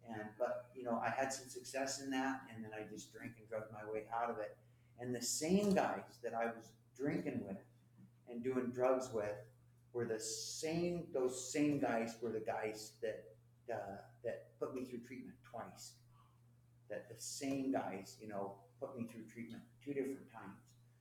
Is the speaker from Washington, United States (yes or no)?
yes; Ballard, Washington, United States; I grew up in Ballard, and my family was, my stepdad was the town drunk in Ballard